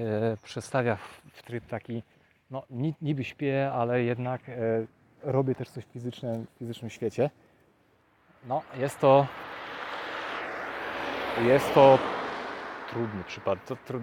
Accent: Lower Silesian Voivodeship, Poland; gdzie ja mieszkałem, wychowałem się w kamienicy. Kamienice na Dolnym Śląsku miały taki charakterystyczny podział okna, taki krzyż.

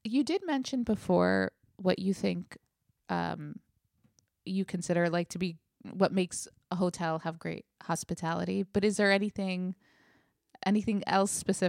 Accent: Brooklyn, New York, United States; Well, I've always been star-starved. Because I'm from Brooklyn.

